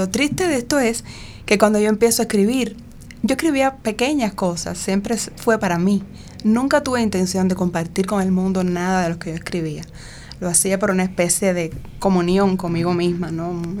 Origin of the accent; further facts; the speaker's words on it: Havana, Cuba; moved away; Cuando vienes a ver, tienes allí las mismas familias de los mismos amigos que tuviste en La Habana.